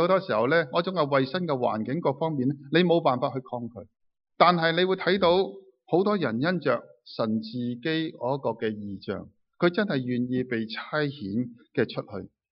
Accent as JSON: {"language": "Chinese", "country": "China", "said": "你想想我们中国人为什么今天你可以坐在这里"}